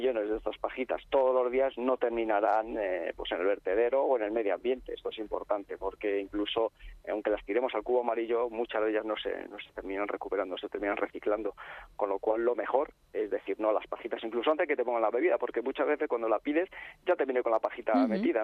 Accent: Spain; somos los españoles

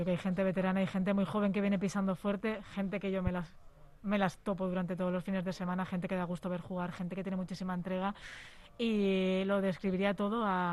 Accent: Valencia, Valencian Community, Spain; luego fuimos a Valencia, mi tierra, y estamos aquí en Madrid

